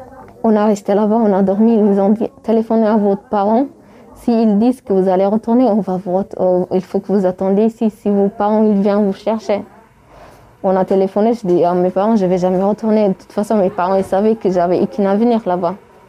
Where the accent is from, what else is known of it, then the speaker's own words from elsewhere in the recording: Eritrea; first language Bilen; French is a second language; Enfin, ma langue maternelle, c'est les bilènes, c'est pas les tigréniens. En Érythrée, on a 9 langues.